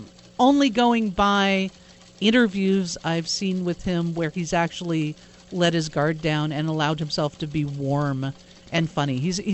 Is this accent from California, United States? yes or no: yes; California, United States; I grew up in Southern California.